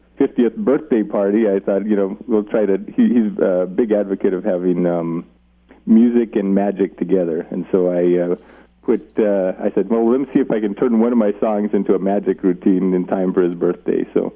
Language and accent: English; Los Alamos, New Mexico, United States; And I was born and raised in Los Alamos.